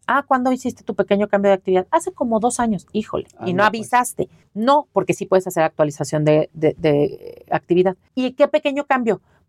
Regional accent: Mexico; por favor no hagan lo que como buenos mexicanos hacemos en el último minuto.

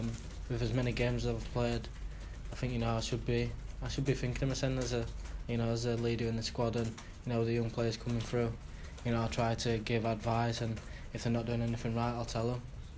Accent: Leeds, Yorkshire and the Humber, United Kingdom; Obviously, I'm from Leeds, so I know a lot of my friends and stuff

